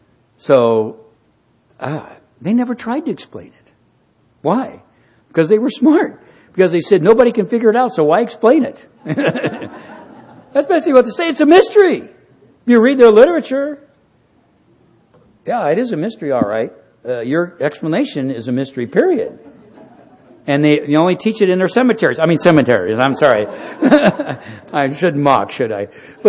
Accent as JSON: {"language": "English", "town": "Rockford", "region": "Washington", "country": "United States", "tie": "born or raised there", "said": "You know, I grew up in the Methodist Church. A little place called Rockford, Washington. Still there, that Methodist church."}